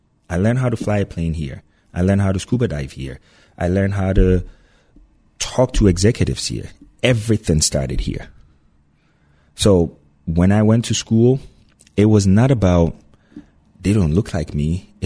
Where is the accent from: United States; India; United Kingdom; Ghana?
Ghana; And I'm from Ghana. I just raise up my hands and I want to talk. And everybody's looking at me like, you have an accent.